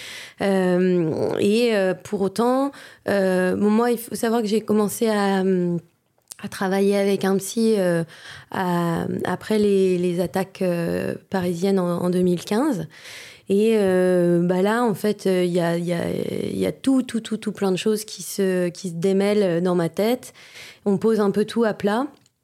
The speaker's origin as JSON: {"language": "French", "region": "Grand Est", "country": "France", "tie": "born or raised there", "said": "moi, je suis franco-allemande. Et quand j'étais petite, je vivais dans les Vosges, dans un tout petit village où il n'y avait pas de magasin de jouets, etc."}